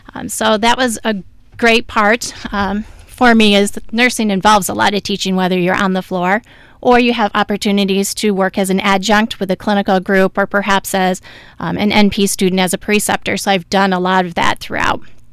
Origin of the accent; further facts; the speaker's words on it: Corning, New York, United States; now in Canandaigua, United States; So I am actually originally from the Southern Tier down in the Payne and Post Corning area, came up to Rochester to do a more college education and haven't left. Currently, my husband and I live in Canandaigua.